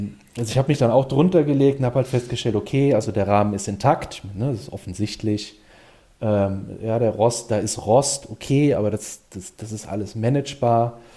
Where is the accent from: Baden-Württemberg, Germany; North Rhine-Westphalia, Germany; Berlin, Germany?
North Rhine-Westphalia, Germany; Siegburg; Wir kommen selber hier aus der Ecke. Wir kommen aus Siegburg bei Bonn.